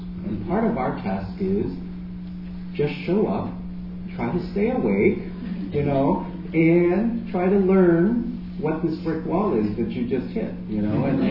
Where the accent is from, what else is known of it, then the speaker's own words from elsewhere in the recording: San Francisco, California, United States; also born or lived in Boston, United States; growing up in the North Beach, where part of our daily life was people like Carol Doda, like Lawrence Ferlinghetti, like Phyllis Diller.